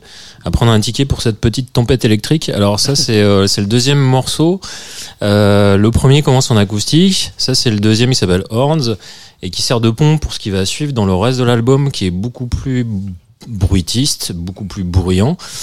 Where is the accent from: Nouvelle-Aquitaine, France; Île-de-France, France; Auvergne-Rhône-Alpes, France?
Nouvelle-Aquitaine, France; Saintes; born there; Alors, je suis né à Sainte, moi, en fait